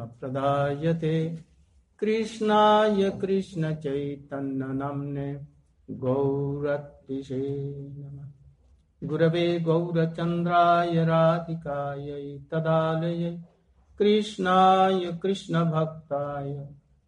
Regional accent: Mathura, Uttar Pradesh, India; also born or lived in Vrindavan; मैं आज हिंदी बोल रहा हूं। मैं भारत से आया हूं, भारत में भी मैं मथुरा और वृंदावन से आया हूं

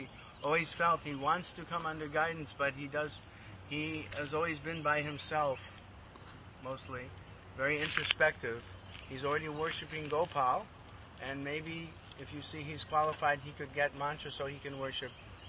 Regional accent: New York, United States; now in Los Angeles, United States; I'm from New York. My ancestors from Austria and Russia.

